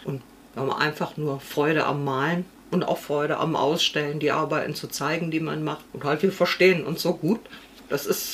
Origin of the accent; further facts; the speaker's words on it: Bornheim, North Rhine-Westphalia, Germany; komme aus Bornheim-Rosdorf und male Ölbilder seit 30 Jahren.